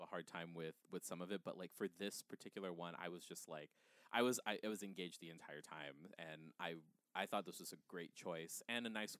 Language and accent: English; Guam; I'm from Guam. I'm from an island. There, like, we are from an actual island.